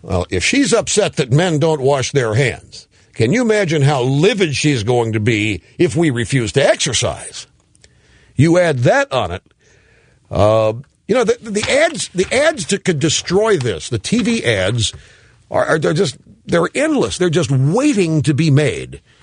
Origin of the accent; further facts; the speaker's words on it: Missouri, United States; But as you know, I'm from Missouri. Show me.